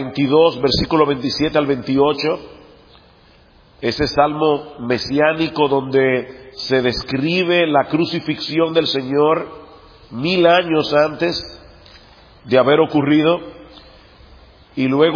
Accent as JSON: {"language": "Spanish", "country": "Dominican Republic", "said": "yo soy palestino de nacional, yo soy dominicano, pero soy palestino de descendencia."}